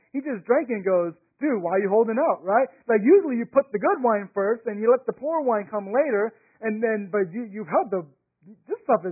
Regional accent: the South, United States; I grew up in the South, so there's, well, you know, there's just Bible Belt plus alcohol

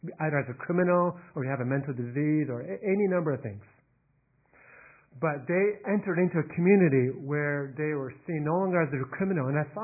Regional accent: United States; I am Chinese American.

